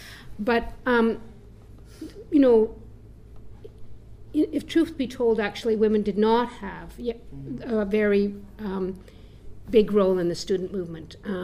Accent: Calgary, Alberta, Canada; I was from Calgary as opposed to Edmonton. And I grew up there in the 50s and 60s, and I sort of considered myself to be a refugee from Calgary, like, get out, right? My parents were Jewish

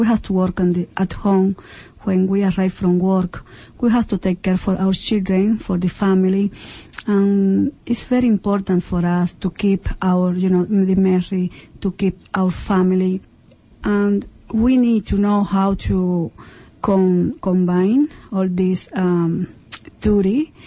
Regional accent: Cuba; now in Portland, United States; I am 43 years old. I'm from Cuba. I have been here in Portland, Oregon for 6 years.

